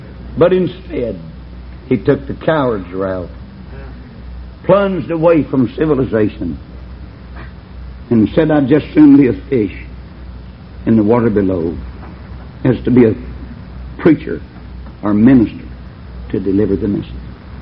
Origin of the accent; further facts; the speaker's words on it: Texas, United States; I was born and reared in Texas. I've got some deep roots and don't intend to pull out.